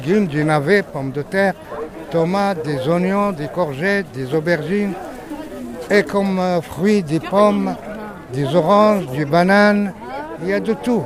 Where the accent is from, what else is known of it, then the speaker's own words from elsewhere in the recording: Zagora, Drâa-Tafilalet, Morocco; je suis de la région, je connais tout le monde me connaît. Ah oui, c'est mon pays natal, Zagora.